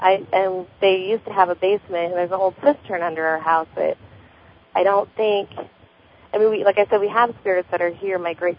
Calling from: Nebraska, United States; Yes, I'm from Nebraska.

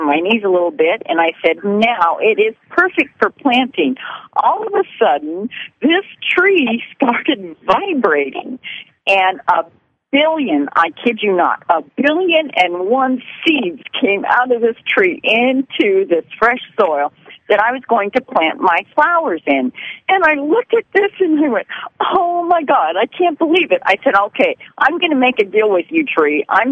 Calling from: Alaska, United States; Alaska, and I'm a longtime friend of yours, 30 years

